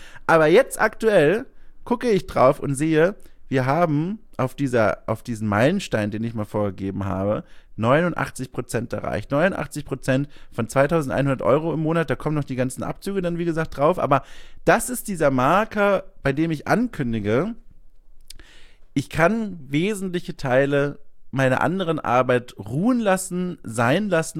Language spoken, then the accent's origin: German; Bavaria, Germany; Ich muss darauf achten, das B angemessen hart auszusprechen. Als Franke hat man damit immer ein bisschen Probleme.